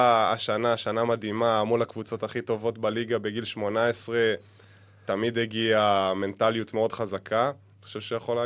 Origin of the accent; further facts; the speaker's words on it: Central District, Israel; אנחנו כולנו יחסית, אנחנו מהמרכז, ופתאום אתה בקריות